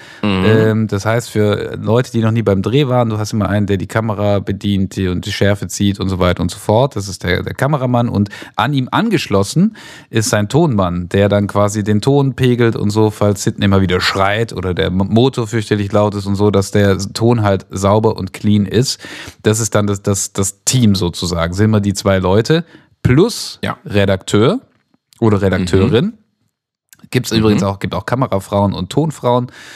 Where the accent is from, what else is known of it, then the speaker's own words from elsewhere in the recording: Stuttgart, Baden-Württemberg, Germany; born there; Gebürtig in Stuttgart-Bad-Cannstatt.